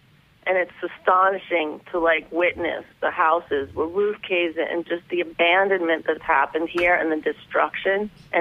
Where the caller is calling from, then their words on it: Detroit, Michigan, United States; I'm calling live from Detroit, yes.